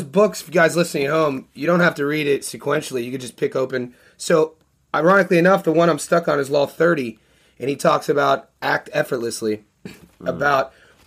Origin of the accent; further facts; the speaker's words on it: United States; now in Australia; I don't know if that's because I'm an American and where I come from, but the fitness scene down here is ridiculous.